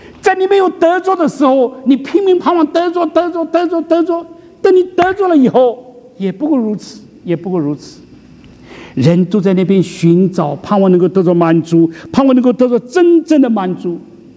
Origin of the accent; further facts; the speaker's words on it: China; 我们中国人老人常常这样讲，年轻人不知道天多高地多厚